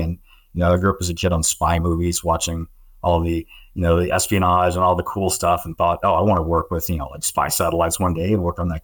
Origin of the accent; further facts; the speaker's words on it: Alabama, United States; accent: Southern; So I did not tell them that I grew up in Alabama, because I could speak like someone who came from California, and they never questioned that I ever had a Southern accent.